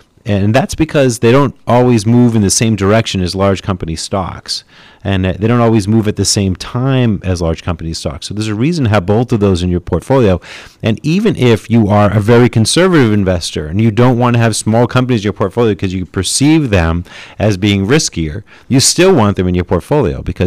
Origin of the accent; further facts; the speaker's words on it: Boston, Massachusetts, United States; accent: Boston; Sorry, I was just got my Boston accent in there.